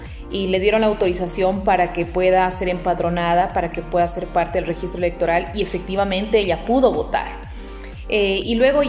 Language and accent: Spanish; Loja, Ecuador; born there; La provincia tiene el mismo nombre, la provincia de Loja, es una provincia fronteriza con Perú. Yo nací en la capital provincial, nací en Loja